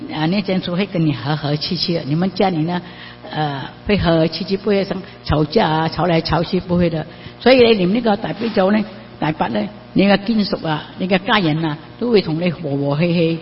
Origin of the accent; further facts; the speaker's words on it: Malaysia; 因为而家我哋嗰度马来西亚好多邪教啊